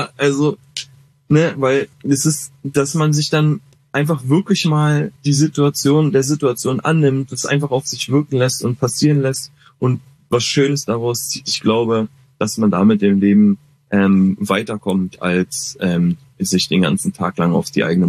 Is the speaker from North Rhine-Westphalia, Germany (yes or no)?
no; Berlin, Germany; meine Familie kommt aus Koblenz, ich bin in Berlin groß geworden, so ich kenne nichts anderes, ich würde immer sagen, ich bin Berliner.